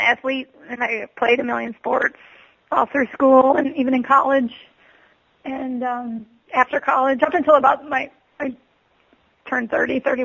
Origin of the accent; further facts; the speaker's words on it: Detroit, Michigan, United States; I'm from Detroit.